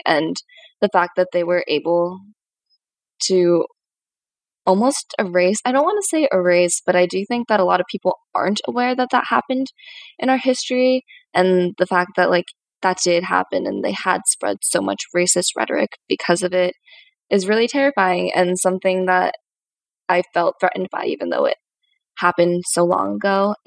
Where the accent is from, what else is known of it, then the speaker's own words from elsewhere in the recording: Connecticut, United States; I grew up in Connecticut, like I mentioned, which is really synonymous a lot of times with trees and white people